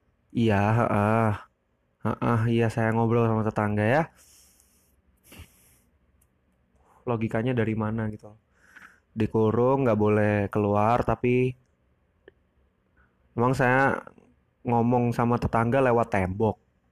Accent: Surabaya, East Java, Indonesia; also born or lived in Kupang; Ya, sama keluarganya mama dari kecil di Surabaya. Dulu pas lahir numpang di ini sih, di NTT, di Kupang, Nusa Tenggara Timur. Tapi bapak saya orang Wonogiri katanya.

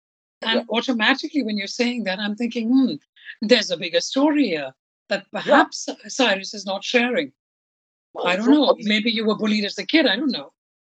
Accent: India; you and I grew up in India.

